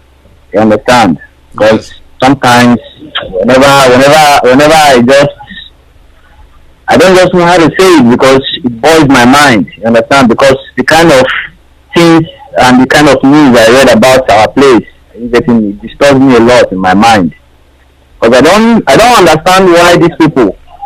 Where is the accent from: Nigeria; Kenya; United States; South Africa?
Nigeria; South West; I was born in Yoruba land and I schooled in Yoruba land.